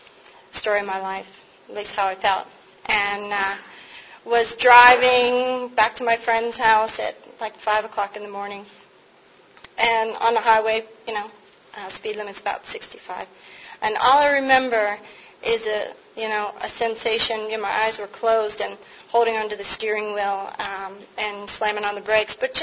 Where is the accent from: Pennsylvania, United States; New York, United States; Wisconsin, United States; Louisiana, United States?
Pennsylvania, United States; Pittsburgh; And I'm from Pittsburgh. Al's from Pittsburgh, too.